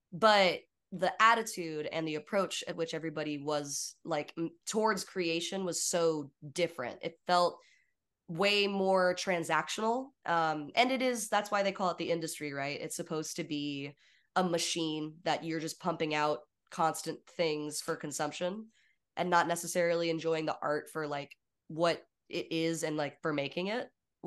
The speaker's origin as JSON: {"language": "English", "region": "Texas", "country": "United States", "tie": "born or raised there", "lives_now": "Los Angeles, United States", "said": "Filmmaking industry out here in Los Angeles versus the one that I grew up with in Texas whenever I was going to school in Austin are very different."}